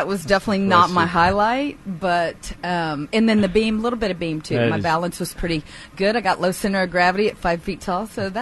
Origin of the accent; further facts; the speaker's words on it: Corpus Christi, Texas, United States; now in Kerrville, United States; I'm a Corpus Christi girl, born and raised in Corpus Christi. Been in Kerrville for about 20 years.